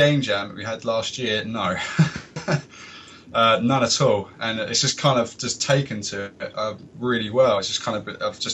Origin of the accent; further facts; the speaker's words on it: Dagenham, London, United Kingdom; now in Chelmsford, United Kingdom; I used to do a lot of BMXing back in my original hometown of Dagenham.